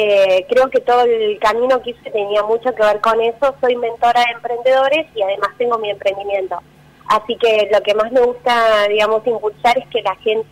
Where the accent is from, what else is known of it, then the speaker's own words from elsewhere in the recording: Tandil, Buenos Aires Province, Argentina; feliz de estar en Tandil porque yo soy de Tandil